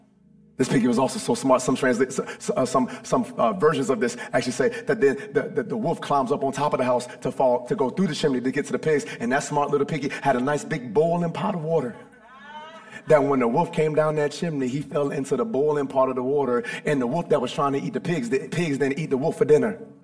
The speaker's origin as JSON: {"language": "English", "region": "Virginia", "country": "United States", "said": "I'm from Virginia, buildings don't move like this. We different down there, you know?"}